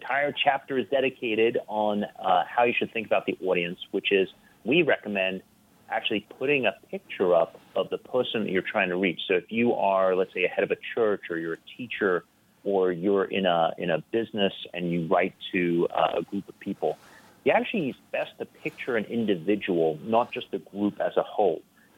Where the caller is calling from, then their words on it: North Carolina, United States; I'm actually in North Carolina today.